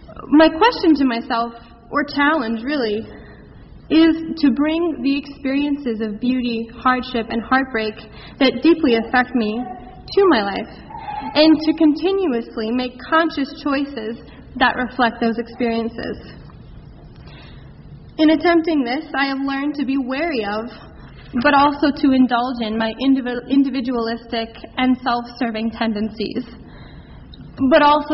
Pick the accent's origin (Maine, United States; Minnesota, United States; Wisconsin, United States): Wisconsin, United States; Oconomowoc; I hail from Oconomowoc, Wisconsin, and the little congregation of the Lake Country area where my parents were founding members.